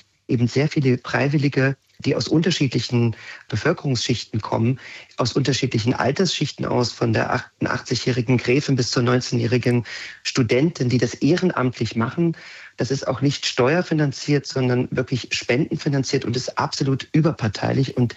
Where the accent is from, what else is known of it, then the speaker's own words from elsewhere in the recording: Magdeburg, Saxony-Anhalt, Germany; Und dann habe ich plötzlich auf meine Heimatstadt zurückgeblickt und habe so gemerkt, wie sehr mir diese Stadt eigentlich ans Herz gewachsen ist